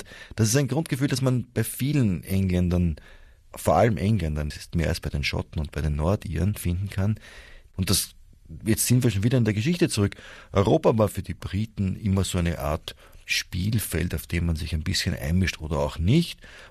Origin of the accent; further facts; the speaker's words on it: Vienna, Austria; Als Wiener erlebt man das mit der Nachbarstadt Bratislava im Alltag.